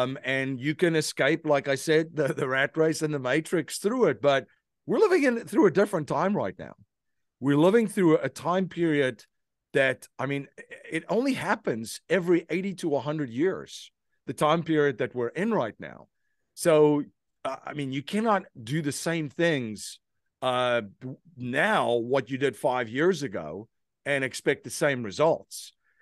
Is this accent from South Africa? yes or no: yes; South Africa; I had a gift of growing up in South Africa during a very interesting time in the country's history.